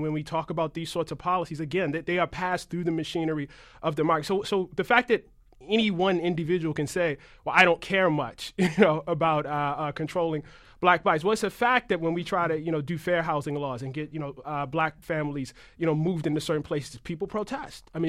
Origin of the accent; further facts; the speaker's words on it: Baltimore, Maryland, United States; the neighborhood, for instance, that I grew up in West Baltimore